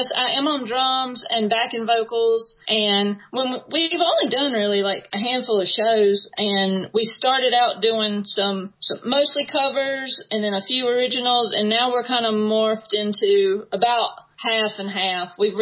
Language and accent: English; Kings Mountain, North Carolina, United States; We're obviously from Kings Mountain.